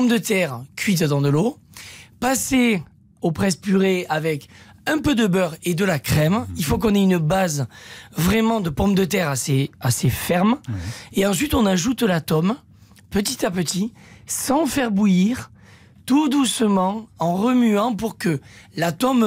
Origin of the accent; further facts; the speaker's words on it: Occitanie, France; moi, je suis originaire de l'Aveyron.